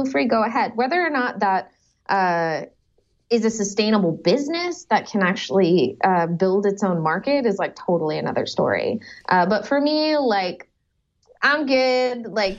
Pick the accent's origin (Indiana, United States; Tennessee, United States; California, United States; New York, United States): California, United States; Sacramento; I mean, I grew up in Sacramento, back when, people were concerned about disease-carrying mosquitoes.